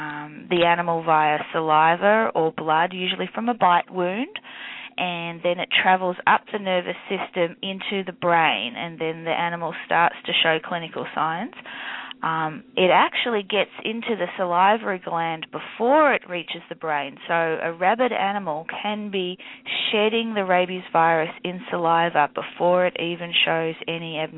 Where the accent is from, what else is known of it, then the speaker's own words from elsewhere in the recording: Melbourne, Victoria, Australia; accent: Australian; I'm actually from Melbourne in Australia, I apologize about my Australian accent mixed with the southern drawl.